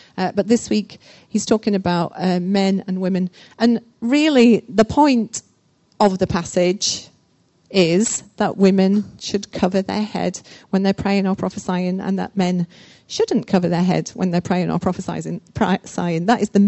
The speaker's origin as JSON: {"language": "English", "country": "United Kingdom", "said": "and I'm British, then sometimes American people can say something"}